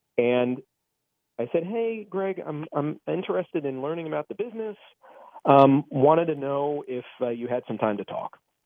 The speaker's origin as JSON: {"language": "English", "region": "California", "country": "United States", "said": "I'm from Southern California. My wife is from here. We wanted to stay close to home"}